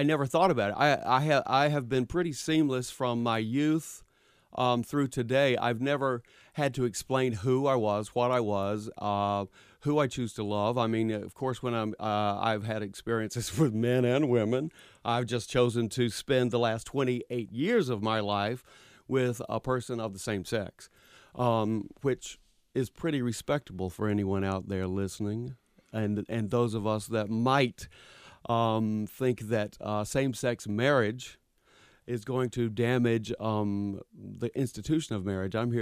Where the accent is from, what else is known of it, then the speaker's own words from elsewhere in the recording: Raleigh, North Carolina, United States; Growing up in North Carolina, I never felt anything but support and encouragement. I was never called names. I was never treated poorly. I was all through my elementary school experience at Wiley School in Raleigh